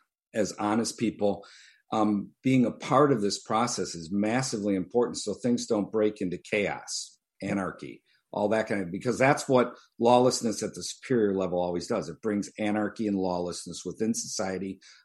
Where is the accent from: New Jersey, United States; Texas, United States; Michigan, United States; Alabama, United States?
Michigan, United States; Detroit; I grew up in Detroit.